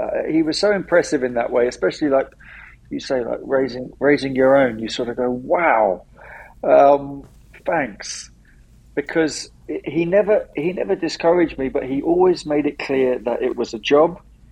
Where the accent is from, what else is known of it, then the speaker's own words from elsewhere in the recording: London, United Kingdom; London. I grew up in London, and I'm still in London.